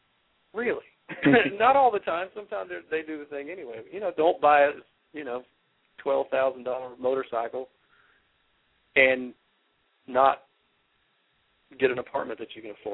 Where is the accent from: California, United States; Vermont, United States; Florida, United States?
Florida, United States; I'm a little bit of an Atlanta Braves fan just from growing up in Florida.